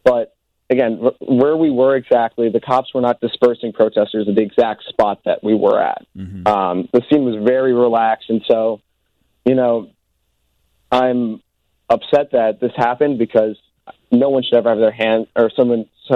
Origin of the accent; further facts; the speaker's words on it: Chicago, Illinois, United States; working with such amazing journalists in the city of Chicago, my hometown.